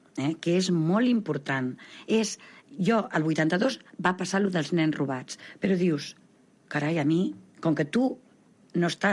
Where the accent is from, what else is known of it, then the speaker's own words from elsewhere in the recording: Mataró, Catalonia, Spain; soc de Mataró